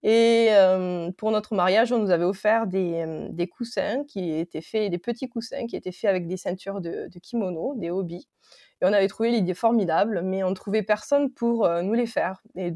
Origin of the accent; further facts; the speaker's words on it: Albi, Occitanie, France; je venais d'Albi